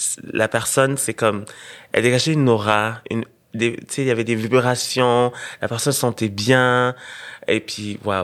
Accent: Senegal; also born or lived in Burundi; Au Sénégal, exactement. Mais j'ai grandi au Burundi aussi, puisque j'ai grandi de là jusqu'à l'âge de 5 ans.

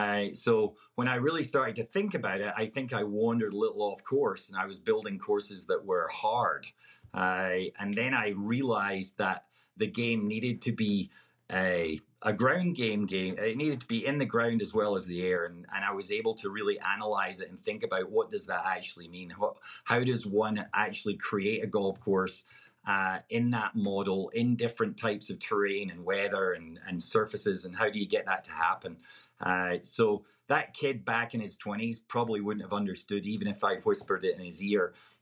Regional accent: Scotland, United Kingdom; I was just leaning on what I knew as a kid, being born and raised in Scotland.

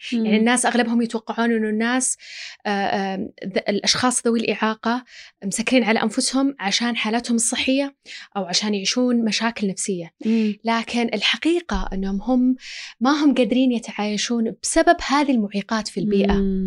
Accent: Saudi Arabia; محلياً عندنا في السعودية

